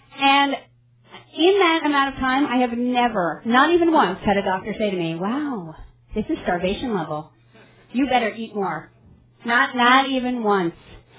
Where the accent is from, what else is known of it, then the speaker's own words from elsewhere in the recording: New York, United States; born there; now in Bakersfield, United States; although I live in Bakersfield now, I'm a New Yorker by birth.